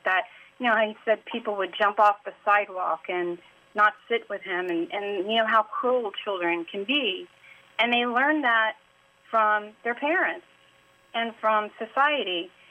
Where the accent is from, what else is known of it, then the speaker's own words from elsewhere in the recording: Tallahassee, Florida, United States; Hi. Yes, I grew up here in Tallahassee. I also taught in the past.